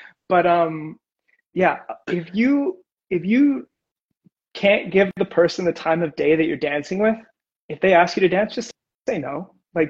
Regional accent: Canada; I mean, it happens in Canada as well. I'm from Canada.

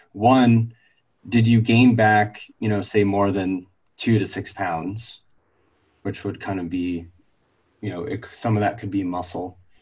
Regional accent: New England, United States; So like for me, I grew up in Northern New England

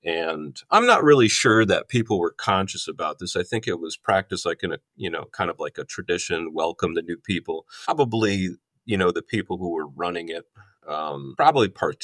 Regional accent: Michigan, United States; born there; So I was born in Michigan, 1985.

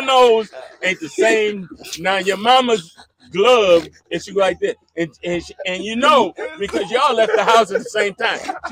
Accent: Watts, California, United States; I'm from Watts, California, back in the day before the Watts riots.

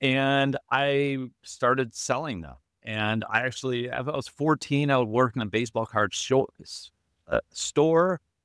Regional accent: Chicago, Illinois, United States; So I grew up in Chicago, 80s and 90s.

